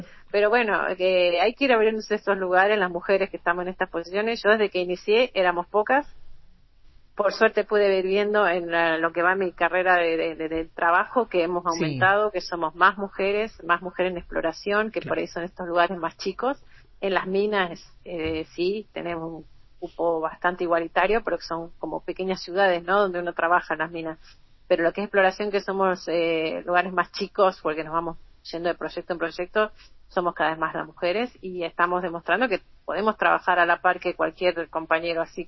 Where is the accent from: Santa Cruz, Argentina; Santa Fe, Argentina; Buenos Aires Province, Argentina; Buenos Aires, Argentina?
Santa Cruz, Argentina; Río Gallegos; Sí, soy de acá, soy de Río Gallego